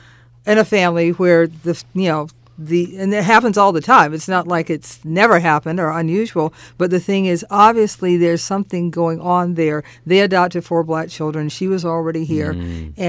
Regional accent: Cleveland, Ohio, United States; And when I was growing up in Cleveland, one of my family members talked to me

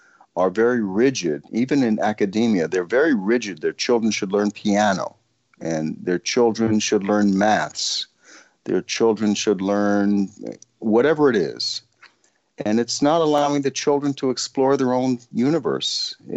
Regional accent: Harlem, New York, United States; I grew up in Harlem in a New York City housing project, very poor.

